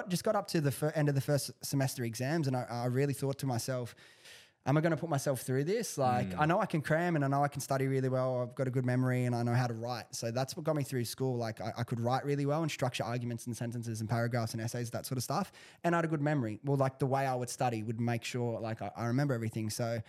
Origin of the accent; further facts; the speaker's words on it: Prestons, New South Wales, Australia; I grew up in the suburbs of Southwest Sydney. I grew up in Preston's, which for anyone who doesn't know where Preston's is, it's 15 minutes from Liverpool.